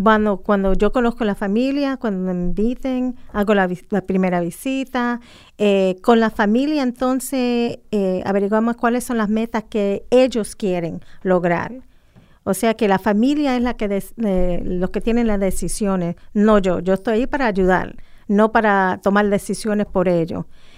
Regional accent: Bronx, New York, United States; also born or lived in Caguas; Sí, nací y criada en el Bronx.

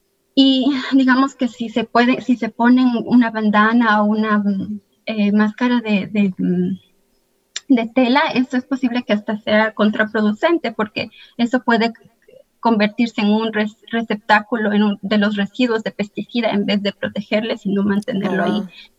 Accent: Ecuador; moved away as an adult; now in Rochester, United States; Yo originalmente vengo de Ecuador y vivo aquí en la ciudad de Rochester desde el 2012, que me mudé acá

